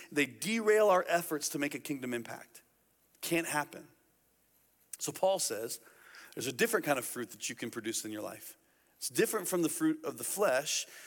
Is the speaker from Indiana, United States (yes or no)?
yes; Indiana, United States; When I was a kid growing up in Indiana, my grandparents had a farm